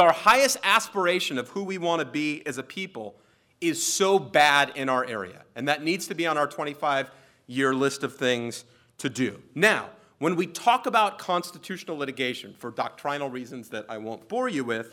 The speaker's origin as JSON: {"language": "English", "region": "California", "country": "United States", "tie": "born or raised there", "said": "My home state of California has a statute that requires reunification services for parents and children"}